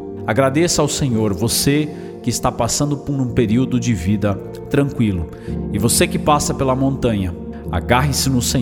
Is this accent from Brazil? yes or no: yes; Brazil; assim como nós, brasileiros, trabalhávamos nessa cidade de Darmstadt, na Alemanha, próximo a Frankfurt.